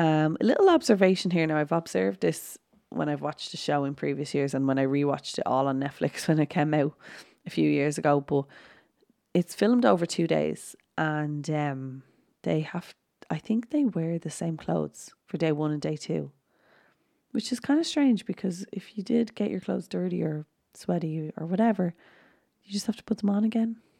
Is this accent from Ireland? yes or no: yes; Dublin, Leinster, Ireland; I just love the way she pronounced burnt. I say burnt, I'm from Dublin, so burnt.